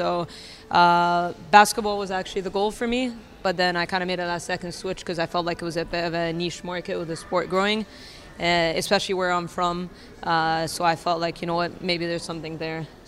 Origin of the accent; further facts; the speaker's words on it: Egypt; I was never really eligible growing up in Egypt because I'm not Egyptian.